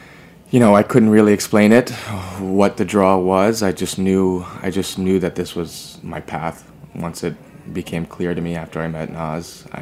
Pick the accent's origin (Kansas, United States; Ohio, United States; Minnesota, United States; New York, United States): New York, United States; I was born and raised in New York. I continued my studies in New York at New York University.